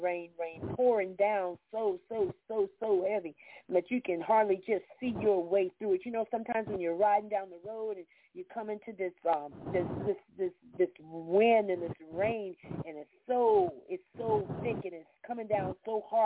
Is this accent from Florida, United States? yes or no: yes; Florida, United States; I mean, because I grew up in Florida, so we had tremendous lightning storms, electrical storms.